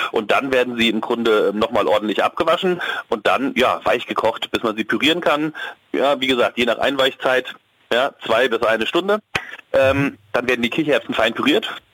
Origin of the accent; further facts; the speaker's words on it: Hesse, Germany; ich bin Hesse